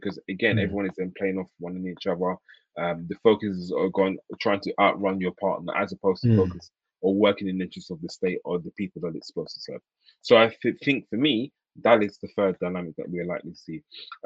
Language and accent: English; Ghana; and I'm originally from Ghana, as you know